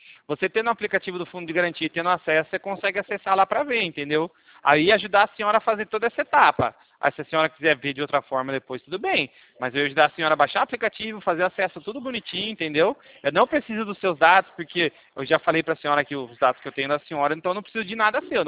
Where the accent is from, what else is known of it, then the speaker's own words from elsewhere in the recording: Rio Claro, São Paulo, Brazil; eu sou de Rio Claro, São Paulo, interior.